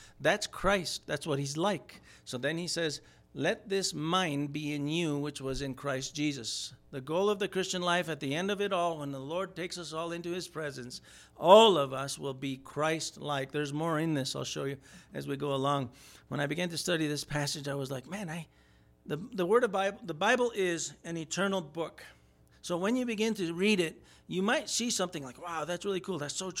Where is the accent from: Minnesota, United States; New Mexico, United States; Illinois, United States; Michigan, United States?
New Mexico, United States; Moreau; I grew up with him in Moreau, New Mexico.